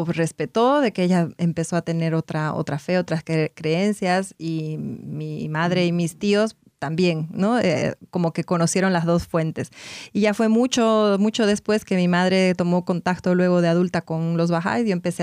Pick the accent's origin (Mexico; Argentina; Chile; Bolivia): Bolivia; llegó a Bolivia, al sur de donde yo soy